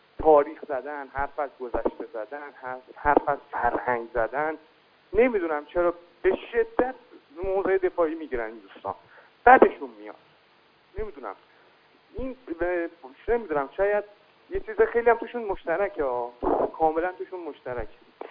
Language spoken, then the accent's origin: Persian; Iran; بالاخره ریل ماجرا اینه که ما ایرانی هستیم.